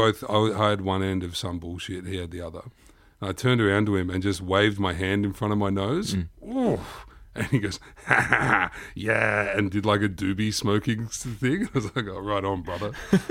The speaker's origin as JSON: {"language": "English", "town": "Sydney", "region": "New South Wales", "country": "Australia", "said": "And I said, I'm from Sydney."}